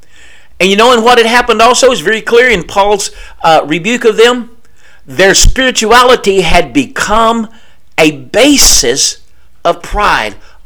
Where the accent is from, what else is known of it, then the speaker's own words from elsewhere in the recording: Texas, United States; Growing up in Northeast Texas, we used to say when I was a kid, you need to come down off your high horse.